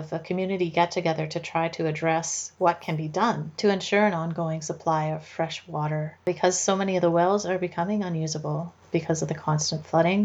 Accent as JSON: {"language": "English", "country": "Canada", "said": "It's a really different headspace to be in than being a Canadian and being you know, most of us live thousands of miles away from coastline."}